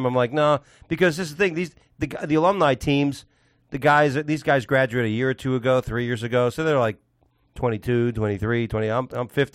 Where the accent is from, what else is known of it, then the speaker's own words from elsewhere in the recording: Spain; I'm Spanish. I'm from Spain.